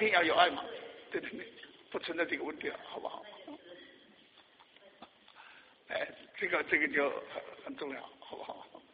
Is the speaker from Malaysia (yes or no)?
no; China; 我是大陆的